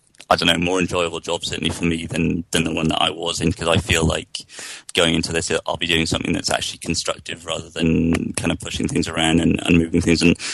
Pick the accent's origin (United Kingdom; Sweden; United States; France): United Kingdom; Swansea, Wales; I am from Swansea in South Wales